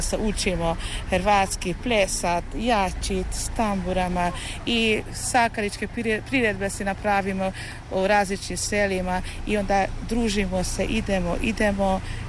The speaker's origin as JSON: {"language": "Croatian", "town": "Csepreg", "region": "Vas", "country": "Hungary", "said": "ja se ufam da će se i narodit kod nas u Čepregu jedan put jedan Hrvat ko se zajubi va naše lipe divojke"}